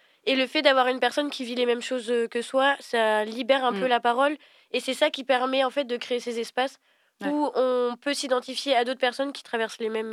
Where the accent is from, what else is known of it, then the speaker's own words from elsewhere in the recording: France; Parce que moi, j'ai grandi en France, j'y suis allée qu'une fois au Congo.